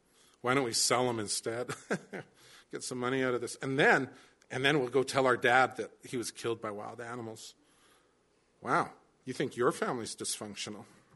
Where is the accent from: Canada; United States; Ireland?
Canada; We who have been born and raised in Canada know all well, don't we?